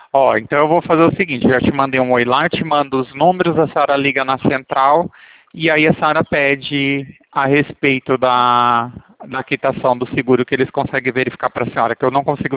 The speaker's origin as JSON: {"language": "Portuguese", "town": "Porto Ferreira", "region": "São Paulo", "country": "Brazil", "said": "Não, eu sou de Porto Ferreira"}